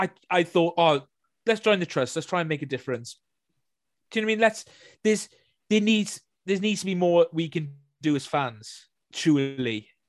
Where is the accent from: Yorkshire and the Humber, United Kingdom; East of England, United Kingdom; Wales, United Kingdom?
Wales, United Kingdom; Like, we are in such a unique position as a Welsh.